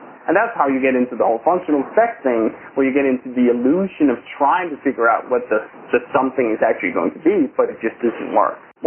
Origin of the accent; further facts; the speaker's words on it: Denmark; moved away; Actually, this is one of the bits I always play of when I came here from Denmark about 3 years ago.